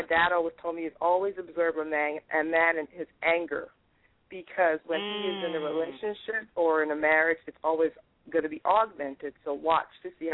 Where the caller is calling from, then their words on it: Atlanta, Georgia, United States; calling in from Atlanta.